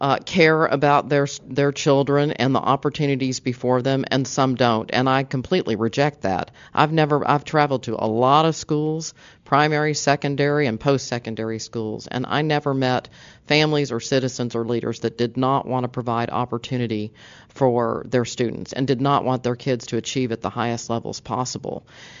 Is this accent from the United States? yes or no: yes; Houston, Texas, United States; So anyway, I grew up in Houston, and I consider myself a Texan.